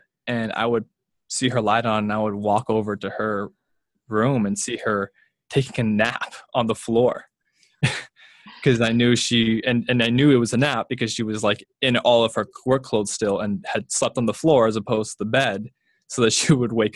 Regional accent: California, United States; when I tell people I grew up in Southern California

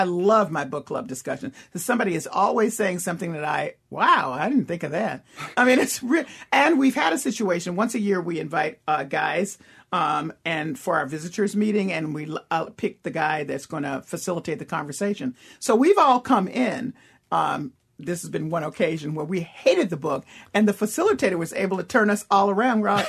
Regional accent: Memphis, Tennessee, United States; By the way, the money is going to St. Jude Children's Research Hospital in Memphis, my hometown.

